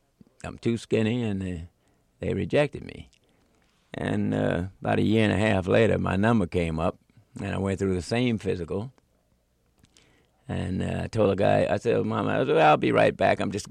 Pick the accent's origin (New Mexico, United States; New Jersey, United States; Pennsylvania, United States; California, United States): Pennsylvania, United States; Philadelphia; Well, Philadelphia was always a rough place, and especially South Philadelphia. It wasn't exactly a bed of roses down there. It was a ghetto. And my early memories of when I was growing up was that the fact that they were, the neighborhood was mixed.